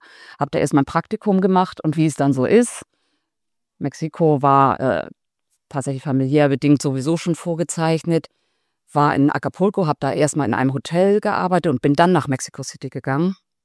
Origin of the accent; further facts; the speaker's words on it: Hamburg, Germany; Ich bin dann in Hamburg aufgewachsen, was natürlich auch so ein kleiner Schmelztiegel ist und wo man viele Nationalitäten zusammen hat.